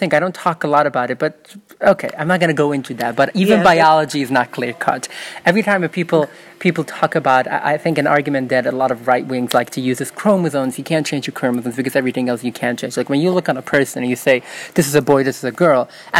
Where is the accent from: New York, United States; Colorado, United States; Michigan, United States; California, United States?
New York, United States; Brooklyn; I grew up in Williamsburg in Brooklyn, New York. I grew up in an ultra-Orthodox Hasidic Jewish community